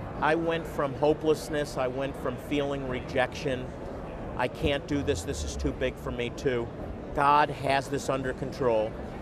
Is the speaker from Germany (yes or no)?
no; Rochester, New York, United States; I actually moved back to my hometown of Rochester, New York, and for 9 years I led a congregation.